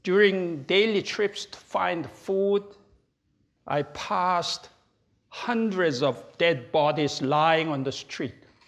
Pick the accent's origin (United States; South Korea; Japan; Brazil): South Korea; 64 years ago, an armed conflict broke out in my home country, Korea. I was 9 years old boy at that time, too young to be mobilized, but old enough to realize the horrors of the war.